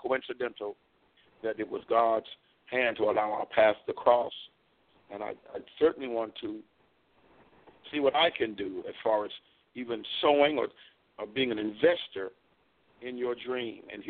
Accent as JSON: {"language": "English", "town": "Washington", "region": "District of Columbia", "country": "United States", "tie": "born or raised there", "said": "As I said before, I'm a product of the inner city. Washington, D.C. is where my hometown. I was born with a disease in my body called sarcoidosis."}